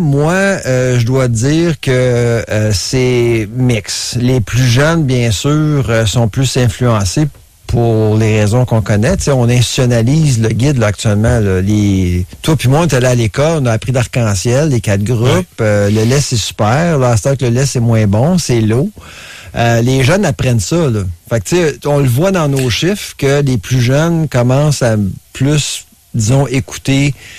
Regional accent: Farnham, Quebec, Canada; Moi, je me souviens quand j'étais jeune, quand j'étais enfant à Farnham, à 10 heures, on amenait les berlingots de lait, là.

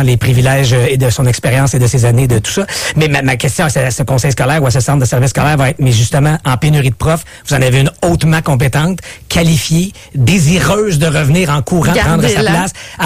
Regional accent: Quebec, Canada; quand j'ai su que ça s'amenait chez nous au Québec

